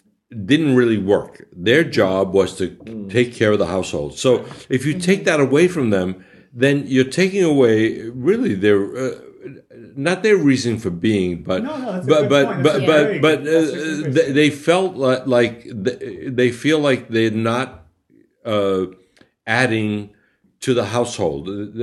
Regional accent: Boston, Massachusetts, United States; when I was a kid growing up in Boston, right, in Dorchester in Boston

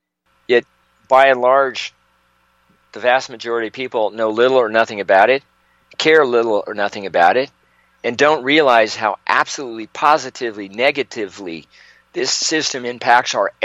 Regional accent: United States; As an American, we have responsibilities, obligation, and consequences to hold the power we have dearly

